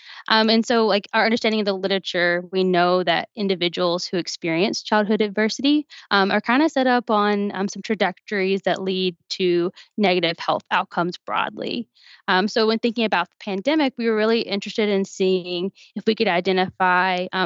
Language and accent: English; Alabama, United States; moved away as an adult; now in Milwaukee, United States; my background, you know, I grew up in Alabama